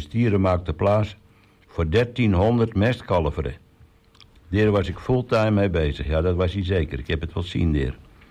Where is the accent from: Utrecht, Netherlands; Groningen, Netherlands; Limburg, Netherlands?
Groningen, Netherlands; Noordwijk; ik ben 60 jaar. Ik ben … En ik kom van Hoeve-Noordwijk aan de Scorreweg. En daar ben ik opgegroeid met mijn vier zussen.